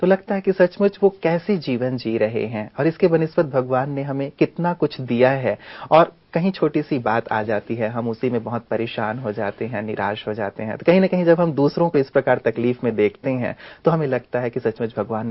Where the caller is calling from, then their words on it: Chalisgaon, Maharashtra, India; मैं 40 गांव से हूं।